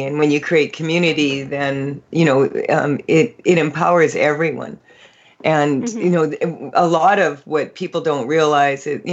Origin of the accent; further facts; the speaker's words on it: Saskatchewan, Canada; I was raised in Saskatchewan.